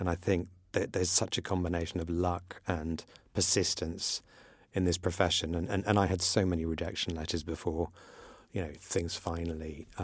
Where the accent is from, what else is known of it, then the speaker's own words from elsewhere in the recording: Iran; I grew up in Iran, which was very tolerant of all religions and actually was very, at the time, very friendly with Israel.